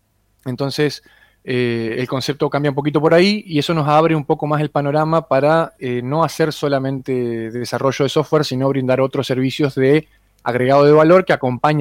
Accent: Aldea San Antonio, Entre Ríos, Argentina; born there; yo soy nacido en Aldea San Antonio, departamento de Gualeguaychú, allá por el 87, es decir que tengo 33 años, no recién cumplidos, pero casi.

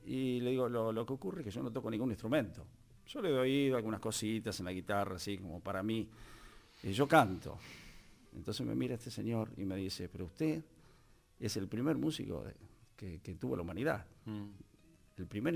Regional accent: Olavarría, Buenos Aires Province, Argentina; also born or lived in Guaminí; yo, como te decía, nací en Guemení, me crié en Olavarría, y en Olavarría debuto a los 15 años

